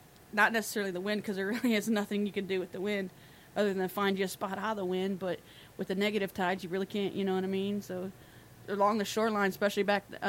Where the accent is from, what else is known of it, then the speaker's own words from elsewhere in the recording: Pine Island, Florida, United States; I mean, born and raised on Pine Island.